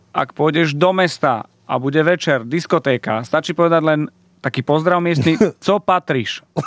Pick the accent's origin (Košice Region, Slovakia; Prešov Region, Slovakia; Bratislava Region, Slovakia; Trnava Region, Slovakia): Bratislava Region, Slovakia; Bratislava; Som z Bratislavy.